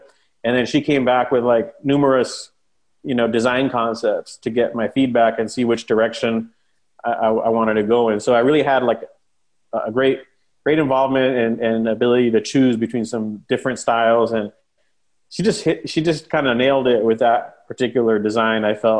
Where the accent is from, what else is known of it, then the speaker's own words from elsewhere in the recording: Brownsville, Texas, United States; obviously I grew up in Brownsville. And as you mentioned, I recreated the border town, sister cities on both sides of the river